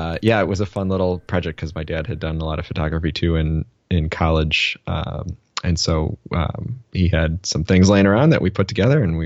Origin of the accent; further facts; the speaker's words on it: Cleveland, Ohio, United States; I actually started at, Progressive Insurance because I grew up in Cleveland.